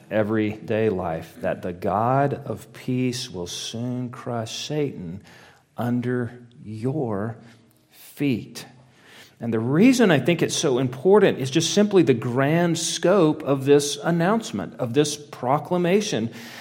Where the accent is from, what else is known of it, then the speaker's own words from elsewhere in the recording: Texas, United States; now in Oklahoma, United States; I'm very aware, even though I'm a Texan, that Bedlam is this week. I've been in Oklahoma long enough.